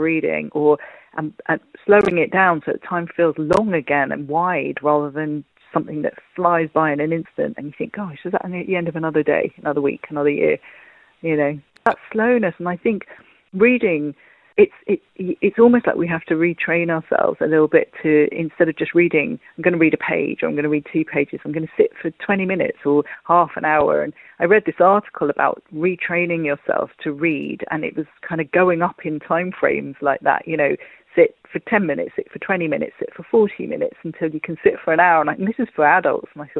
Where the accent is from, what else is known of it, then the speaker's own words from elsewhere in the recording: London, United Kingdom; I was mixed race. I'm Irish and Thai in South London